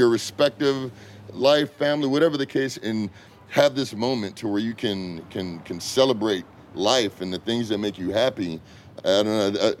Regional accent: California, United States; born there

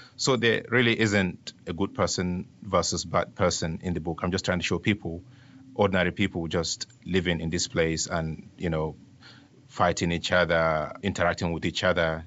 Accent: Nigeria; You know, as a Nigerian, you can't escape it.

